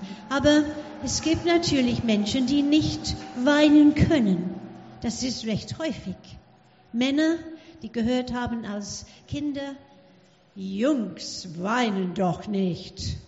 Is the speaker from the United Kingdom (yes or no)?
yes; England, United Kingdom; Ich bin Engländerin und die Engländer trinken gerne Tee.